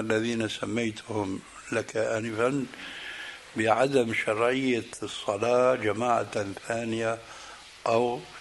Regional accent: Damascus, Damascus Governorate, Syria; وأنا ربيت في دمشق

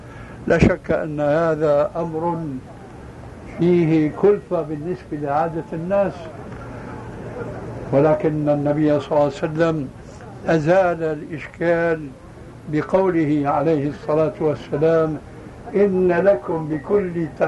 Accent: Syria; يقولون: عندنا في سوريا كالحردون في حيوان في البرية

